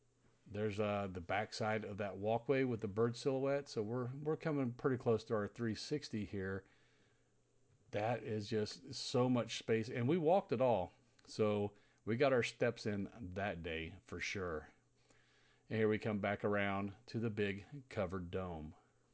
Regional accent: United States; And since I'm from America, of course, I had to make sure I hit the USA Pavilion.

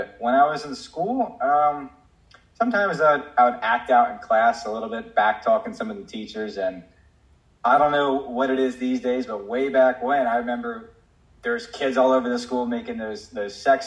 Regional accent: New Jersey, United States; because I was actually living in Jersey. I'm from New Jersey

